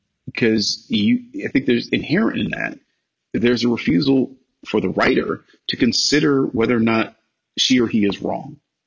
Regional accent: Cleveland, Ohio, United States; now in Los Angeles, United States; I'm a kid from Cleveland who has no real connections.

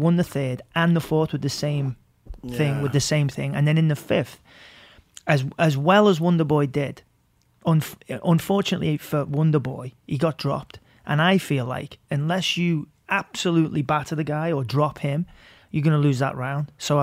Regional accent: Liverpool, North West England, United Kingdom; And so I'm really happy for Till because I'm from Liverpool.

